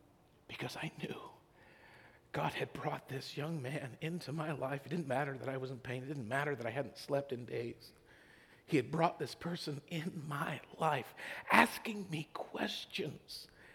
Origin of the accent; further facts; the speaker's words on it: Idaho, United States; Growing up in Idaho, there were bumper stickers all over the place by sheep farmers who were trying to get you to buy more less beef and more sheep.